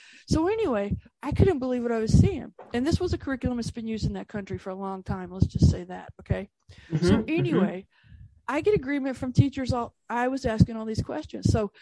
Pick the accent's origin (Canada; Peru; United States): United States; I'm from the United States. So what I learned as a child